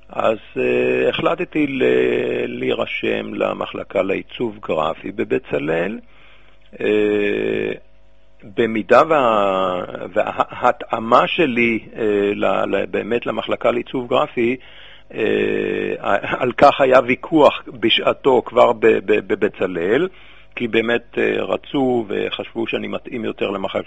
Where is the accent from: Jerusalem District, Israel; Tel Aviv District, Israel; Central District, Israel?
Jerusalem District, Israel; Jerusalem; אני ירושלמי.